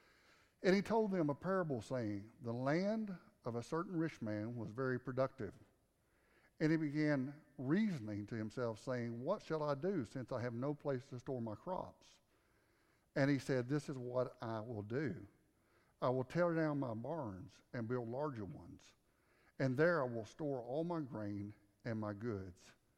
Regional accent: United States; but I'm going to stick with poor because I'm American.

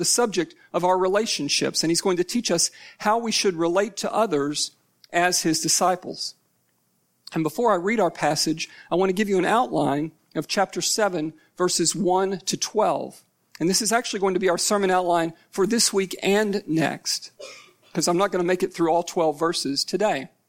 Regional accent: Kentucky, United States; I'm from Kentucky, and yesterday was, of course, the Kentucky Derby.

